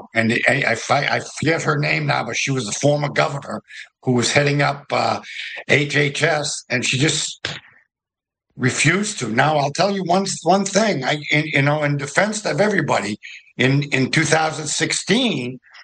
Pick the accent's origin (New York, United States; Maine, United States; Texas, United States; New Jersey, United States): Maine, United States; Lewiston; Well, in 2023, we had this mass shooting in Lewiston, which is my hometown